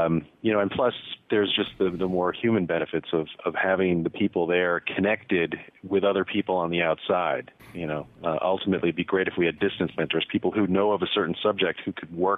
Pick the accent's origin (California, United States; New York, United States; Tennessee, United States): New York, United States; I grew up, I'm basically a New Yorker, so I would love to get back to my hometown.